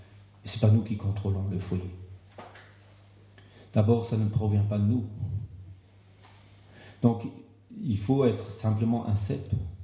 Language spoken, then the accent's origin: French; Marseille, Provence-Alpes-Côte d'Azur, France; Non, j'exagère, je suis un peu marseillais. Ça s'entend pas dans mon accent.